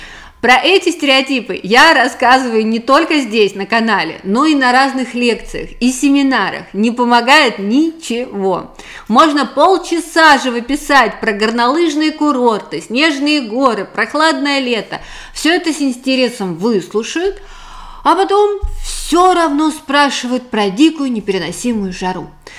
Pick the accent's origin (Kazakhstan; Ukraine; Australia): Australia; я из Австралии.